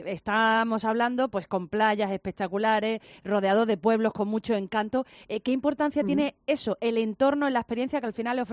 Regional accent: Andalusia, Spain; Soy andaluza, igual a veces Andalusia.

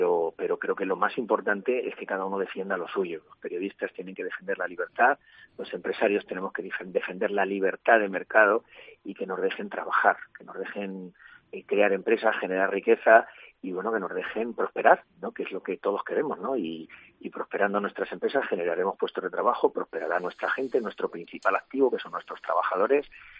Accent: Santa Cruz, Castilla-La Mancha, Spain; Yo tengo un pueblo que es Santa Cruz, una ciudad que es Ciudad Real, y mi pueblo de mar que...

